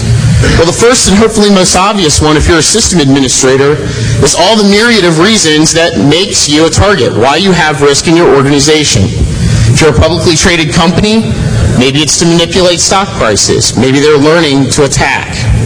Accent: Columbus, Ohio, United States; I'm from Columbus, Ohio

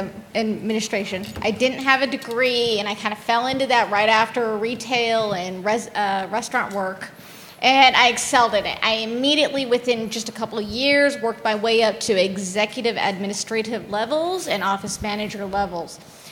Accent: California, United States; I love computers. I like computers. I grew up in the Silicon Valley.

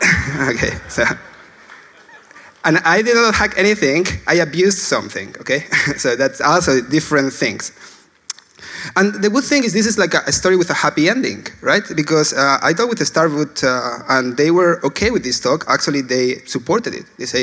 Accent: Castilla-La Mancha, Spain; So I'm a Spanish guy. I'm from La Mancha, where the windmills are and all that stuff.

